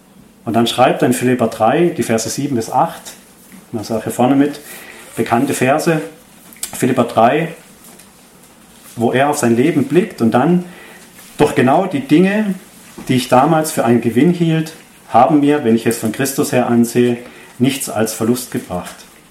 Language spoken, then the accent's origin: German; Baden-Württemberg, Germany; ich komme ja aus der Nähe von Freiburg